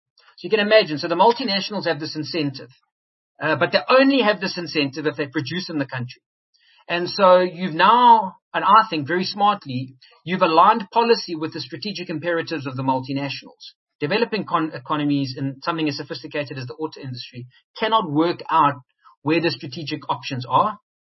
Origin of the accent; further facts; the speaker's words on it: South Africa; as a South African